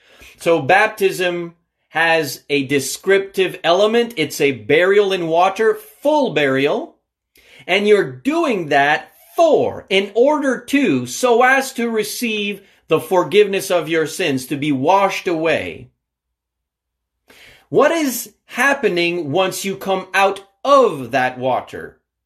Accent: New Brunswick, Canada; as one who has been born and raised in New Brunswick, Canada.

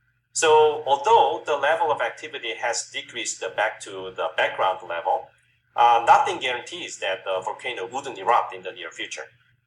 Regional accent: South Korea; I'm originally from South Korea, and I got my bachelor's degree in geology there.

